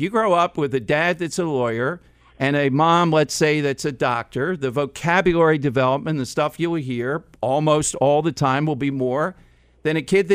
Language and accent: English; Philadelphia, Pennsylvania, United States; I grew up in South Philly. I think that was the greatest education in the world.